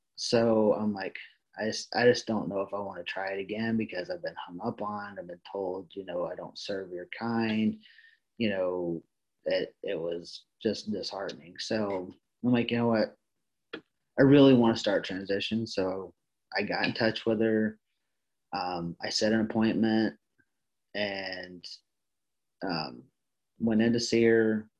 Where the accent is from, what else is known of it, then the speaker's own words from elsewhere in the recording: Ripley, Mississippi, United States; So I grew up in Ripley. I'm adopted.